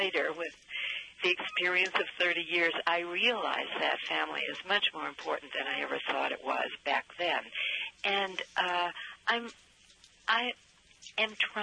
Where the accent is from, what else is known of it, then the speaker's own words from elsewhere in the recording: Cleveland Heights, Ohio, United States; moved away as an adult; now in New York, United States; I was raised in Cleveland, Ohio, in the suburb Cleveland Heights. And when I got to be 20, I took off for New York, and I really seldom looked back.